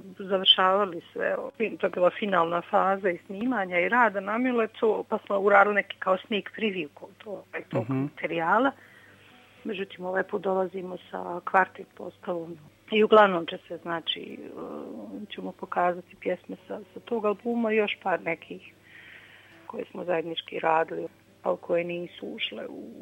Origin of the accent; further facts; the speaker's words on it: Bosnia & Herzegovina; ja sam vokal iz BiH